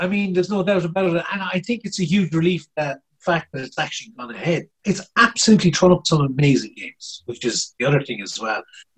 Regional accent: Munster, Ireland; I'm from North Tipperary, obviously, Curtis, and it would be a huge hurling area.

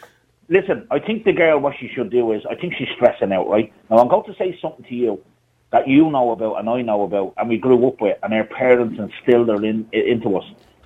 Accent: Ireland; Because we're Irish and we don't change our culture for nothing or nobody

